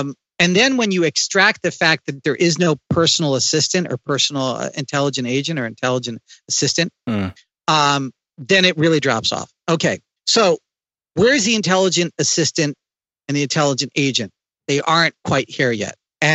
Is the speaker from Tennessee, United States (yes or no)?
no; Pennsylvania, United States; I grew up in Eastern Pennsylvania, you know, horse and buggy people and stuff.